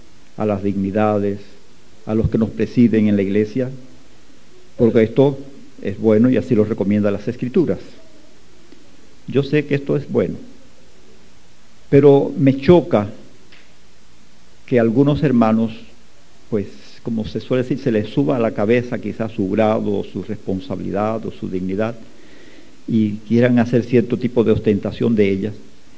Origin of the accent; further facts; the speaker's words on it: Viñales, Pinar del Río, Cuba; Pues yo soy viñalero, soy cubano. Estoy casado, mi esposa se llama Lucía. Tengo 4 hijos, una mujer, 3 hombres. Tengo 10 nietos.